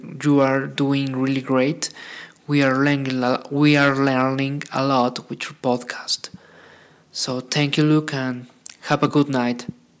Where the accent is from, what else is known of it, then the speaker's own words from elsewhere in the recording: Mexico City, Mexico; English is a second language; Hi, look. … I'm from Mexico City.